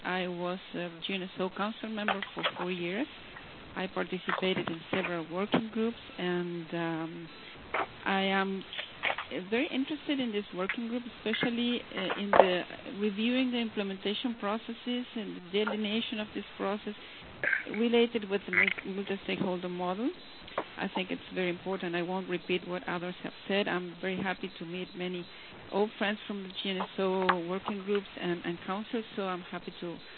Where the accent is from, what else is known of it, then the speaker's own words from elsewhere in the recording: Argentina; English is a second language; I am from Argentina.